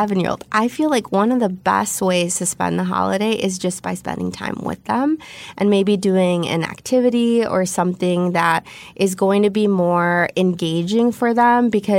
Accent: Kenosha, Wisconsin, United States; now in Franklin, United States; I'm originally from Kenosha. I live in Franklin.

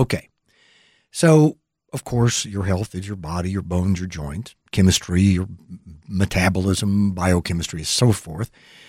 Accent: Texas, United States; moved away as an adult; And I'm from Texas, and people say, well, don't you miss Texas? And the answer is no, I don't. I've been here since 92 when I came to work at Channel 7

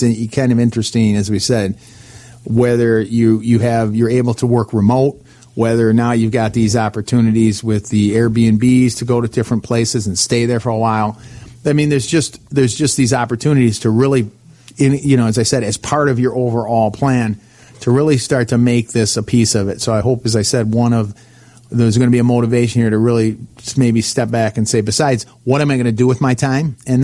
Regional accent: Michigan, United States; You know, I'm originally from Michigan. I live here.

